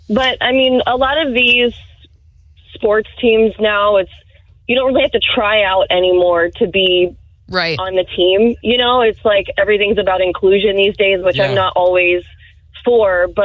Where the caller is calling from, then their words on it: Oviedo, Florida, United States